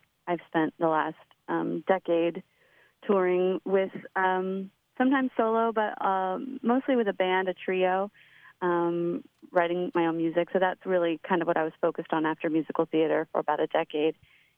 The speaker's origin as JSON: {"language": "English", "region": "California", "country": "United States", "also_born_or_lived": "Nashville", "lives_now": "Pacific Northwest, United States", "said": "California, that might explain it."}